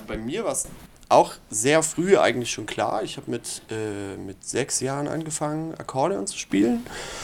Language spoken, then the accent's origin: German; East Germany, Germany; Ich komme aus dem Osten.